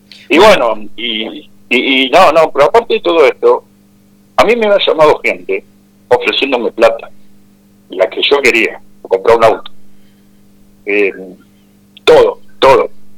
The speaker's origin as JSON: {"language": "Spanish", "town": "Ramallo", "region": "Buenos Aires Province", "country": "Argentina", "said": "¿De Buenos Aires? No, yo soy de Ramallo."}